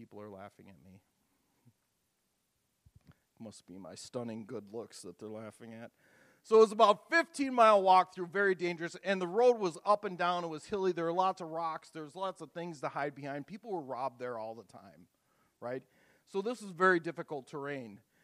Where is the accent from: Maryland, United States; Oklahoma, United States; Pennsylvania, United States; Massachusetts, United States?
Oklahoma, United States; Tulsa; We're from Oklahoma, Tulsa, Oklahoma.